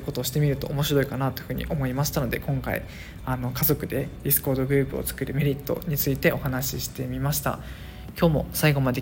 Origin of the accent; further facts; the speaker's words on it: Okinawa, Japan; 僕が沖縄出身で彼女がインドネシア出身なので、年に1回は沖縄にも行くしインドネシアにも行くんですね。